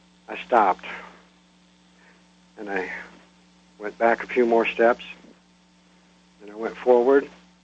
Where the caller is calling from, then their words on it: Hampton, United States; Hello, this is … I'm calling from Hampton.